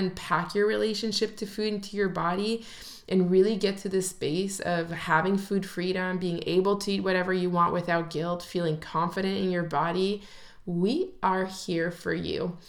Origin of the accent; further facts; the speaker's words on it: Ottawa, Ontario, Canada; And we live here, I'm from Ottawa in North America.